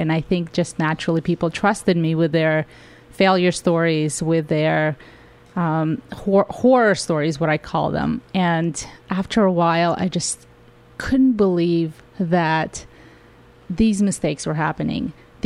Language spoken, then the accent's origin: English; Russia; now in United States; I was good in math. I came from Russia, so when I came to the United States, I felt like I was way above average, so that helped.